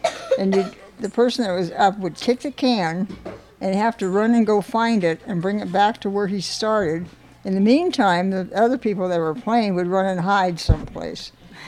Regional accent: El Centro, California, United States; born there; I was born in El Centro, California.

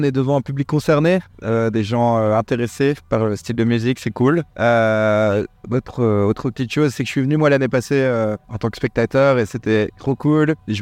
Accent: Tournai, Wallonia, Belgium; Donc, on est originaire de Tournai, qui est la première ville quand tu quittes la France, en fait.

